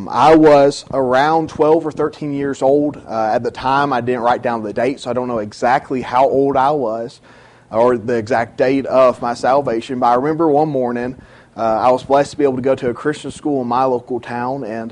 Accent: South Carolina, United States; I grew up in South Carolina. She grew up in Georgia.

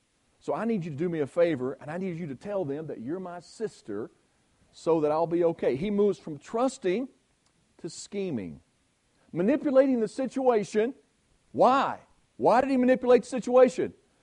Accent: West Virginia, United States; I'm from West Virginia, so you guys know it can't be me.

